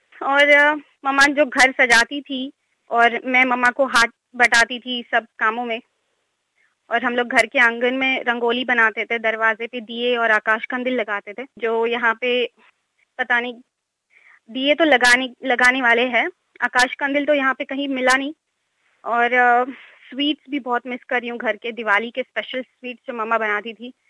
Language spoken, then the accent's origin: Hindi; Pune, Maharashtra, India; now in Wollongong, Australia; और मैं इंडिया से, महाराष्ट्र पुणे से हूँ। मैं यहाँ पे वॉलोंगोंग में पढ़ रही हूँ मास्टर्स ऑफ बिजनेस, और मुझे आके यहाँ पे सिर्फ हार्डली 2 वीक्स हुए हैं